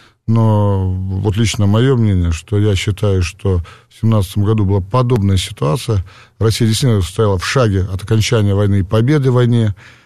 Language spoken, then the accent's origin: Russian; Mariupol, Donetsk Oblast, Ukraine; Я сам родом из Мариуполя, с юго-восточной Украины.